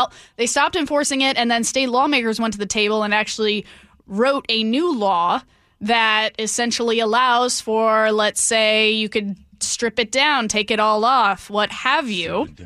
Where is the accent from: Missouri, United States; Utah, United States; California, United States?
Utah, United States; I'm from Utah, and I'm pretty sure we are not behind Utah in this.